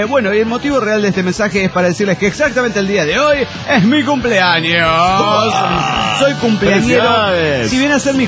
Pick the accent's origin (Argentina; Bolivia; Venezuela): Bolivia; yo vengo de Bolivia